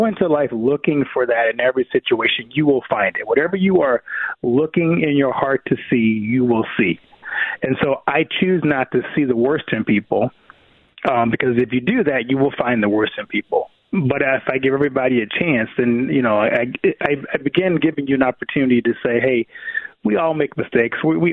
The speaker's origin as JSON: {"language": "English", "region": "Louisiana", "country": "United States", "tie": "born or raised there", "said": "Because I grew up in Louisiana. I was one of the first African Americans to go to an all-white Lutheran school, an elementary school."}